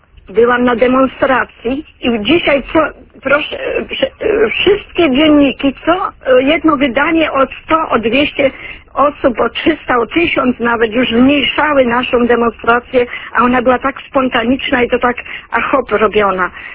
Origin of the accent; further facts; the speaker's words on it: Poznań, Greater Poland Voivodeship, Poland; ja jestem poznanianką, jestem dumna z tego